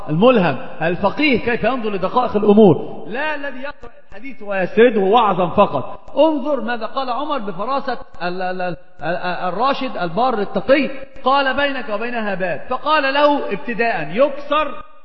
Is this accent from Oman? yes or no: no; Egypt; عندنا في مصر يقولون مثل عظيم جدا